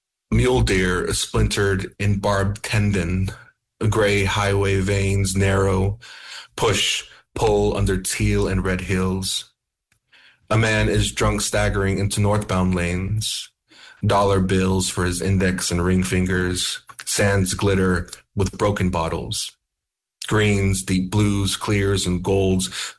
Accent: Gallup, New Mexico, United States; I have a very ambivalent relationship with Gallup. Again, I consider it my hometown, right? As a border town, it carries so much of my childhood, right? I feel like my memories of Gallup and growing up are sort of divided.

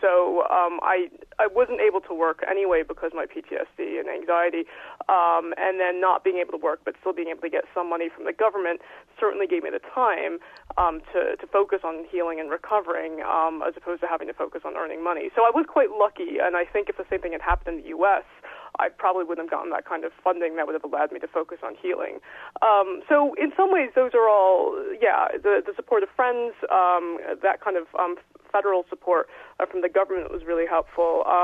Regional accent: United States; now in London, United Kingdom; I sound American. I am American. My parents live in California, and I live in London.

